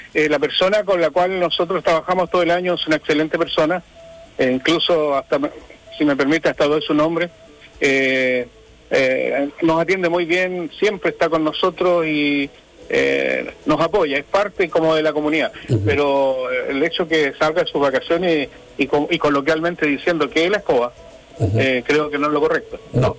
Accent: Chile; Somos chilenos, ¿no es cierto? Somos hijos de esta tierra y merecemos también tener el vital elemento.

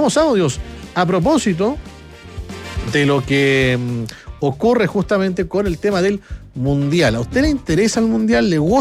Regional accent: Coyhaique, Aysén, Chile; now in Punta Arenas, Chile; Tanto en Coyhaique, mi pueblo, y aquí en Punta Arenas, jugábamos con la luz de la luna.

